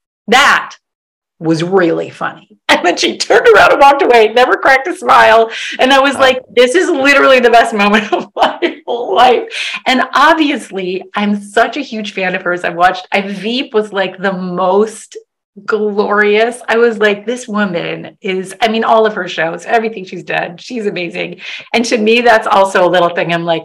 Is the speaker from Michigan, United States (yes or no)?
yes; Michigan, United States; also born or lived in Arizona; I was born in Detroit, grew up in Michigan, and then in Arizona.